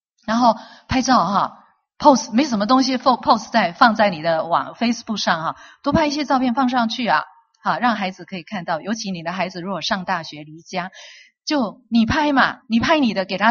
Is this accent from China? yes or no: yes; China; 然后所有人都看着我们这些中国妈妈哈，这么认真的喂孩子吃饭哈